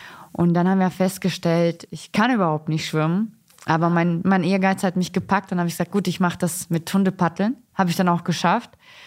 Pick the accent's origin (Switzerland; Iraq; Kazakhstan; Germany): Kazakhstan; moved away; also born or lived in Russia; ich komme ja gebürtig aus Kasachstan. Das heißt, wir hatten dort überhaupt keine Möglichkeiten und in Russland auch nicht. Ich habe da ja auch 3 Jahre gelebt.